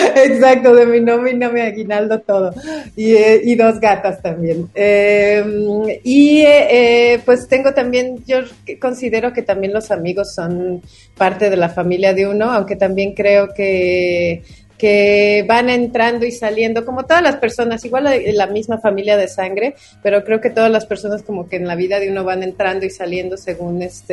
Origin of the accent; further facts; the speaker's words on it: Guadalajara, Jalisco, Mexico; also born or lived in Mexico City; nací en la Ciudad de México, pero yo siempre digo que soy tapatía porque realmente es donde he vivido más tiempo de mi vida y mi corazón es tapatío, o sea, extraño. Ahora regresé otra vez a la Ciudad de México hace 3 años, pero la verdad es que extraño mucho Guadalajara.